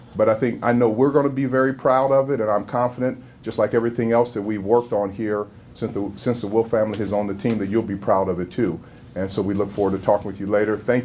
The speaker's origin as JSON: {"language": "English", "region": "Minnesota", "country": "United States", "said": "So to stand before you today is I'm honored as a Minnesotan to be proud to say again, we did it at U.S. Bank Stadium"}